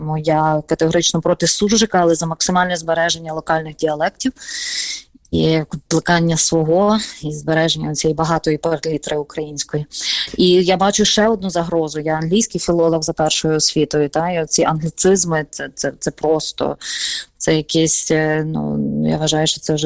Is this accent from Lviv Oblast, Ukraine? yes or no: yes; Lviv, Lviv Oblast, Ukraine; accent: Galician; я обожнюю діалекти, я обожнюю свою галицьку мову, все-таки я виросла вже у Львові і виховала мене бабця, яка з Галичини, з Перемишля